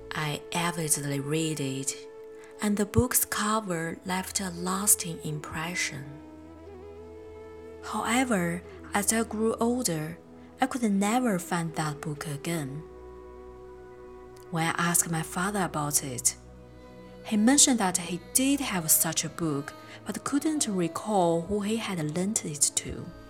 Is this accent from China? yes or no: yes; Jinan, Shandong, China; It was a day filled with chaos and tragedy in my hometown of Jinan.